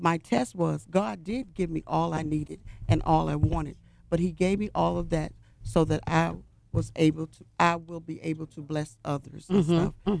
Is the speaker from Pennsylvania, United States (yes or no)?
no; Monroe, Louisiana, United States; There was a young man in my hometown of Monroe, Louisiana